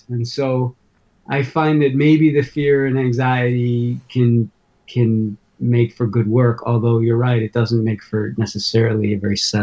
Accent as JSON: {"language": "English", "town": "Chicago", "region": "Illinois", "country": "United States", "tie": "born or raised there", "said": "Anyway, myself, I grew up in Chicago."}